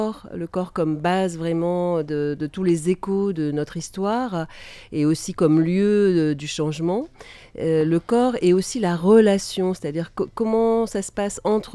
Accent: Nouvelle-Aquitaine, France; pas loin de là où j'ai grandi, en Limousin

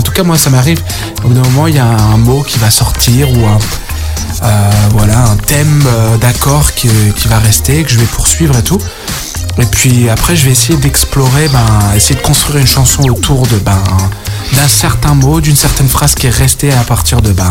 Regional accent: Lyon, Auvergne-Rhône-Alpes, France; now in Scotland; tu parles super bien français, alors que je suis de Lyon, donc c'est rigolo. Ouais, je t'avoue qu'après quelques années émigrées à l'étranger, à parler que anglais souvent, je t'avoue que j'ai perdu un peu la sonorité

